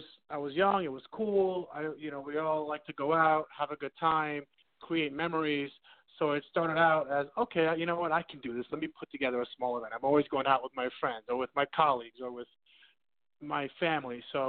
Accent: New York City, New York, United States; now in Las Vegas, United States; I'm originally from New York City.

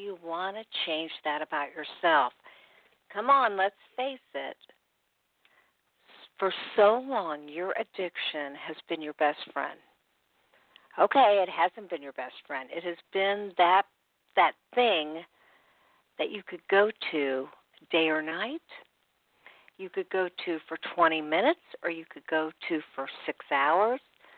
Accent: Indianapolis, Indiana, United States; I'm from Indianapolis, Indiana, and I had done DJing, so I kind of knew what I was doing.

